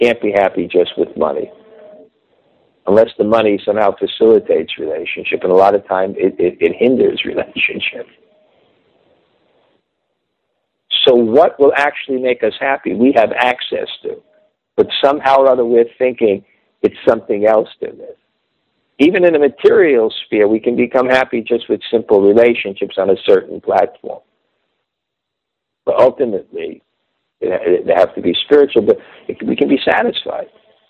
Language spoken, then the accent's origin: English; Brooklyn, New York, United States; I grew up in Brooklyn. There were 12 or 14 houses on either side of the street.